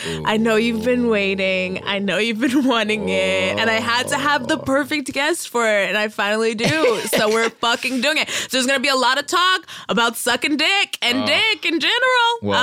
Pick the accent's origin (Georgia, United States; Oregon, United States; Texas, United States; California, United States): Texas, United States; I'm from Texas, okay? Sometimes I do a little home remedy.